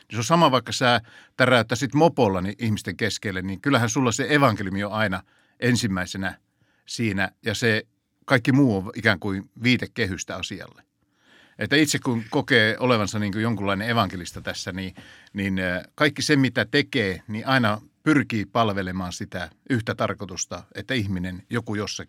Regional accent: Kokkola, Central Ostrobothnia, Finland; also born or lived in Kannonkoski; Silloin kun olin poikanen, ja muutettiin Kannonkoskelta, mä oon syntynyt Kannonkoskella Keski-Suomessa, ja ne Pohjanmaalla sanoikin, että tuo yksi on vähän erilainen. Niin kun me muutettiin sinne Kokkolaan, niin äiti vei meitä Kokkolan helluntaiseurakunnan pyhäkouluun.

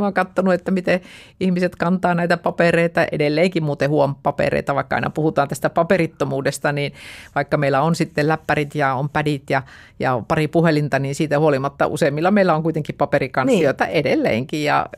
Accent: Lapinlahti, North Savo, Finland; kuuluu vielä omaan kotikuntani Lapinlahden puolelle

